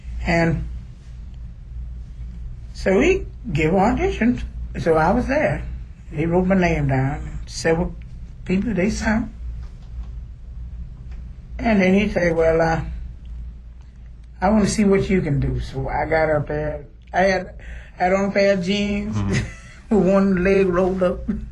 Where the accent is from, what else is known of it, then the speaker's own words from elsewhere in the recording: Alabama, United States; born there; Well, you know, I was born in Alabama.